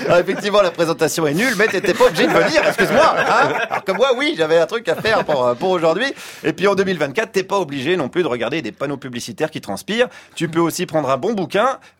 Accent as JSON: {"language": "French", "country": "France", "said": "On est français"}